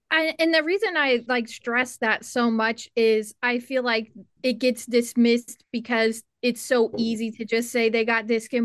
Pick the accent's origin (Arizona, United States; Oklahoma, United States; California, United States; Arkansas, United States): Oklahoma, United States; also born or lived in Kentucky; I'm from Oklahoma, and before I moved here, I spent a large portion of my life in Kentucky, and my family grew up in like the Appalachian Mountains.